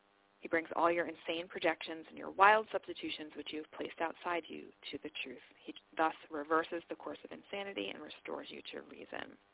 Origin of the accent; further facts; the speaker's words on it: Florida, United States; now in New Jersey, United States; I grew up in the Florida Keys and have always sort of held this rosy glass, you know, glasses, looking like, oh, you know, I'm a displaced Floridian living in New Jersey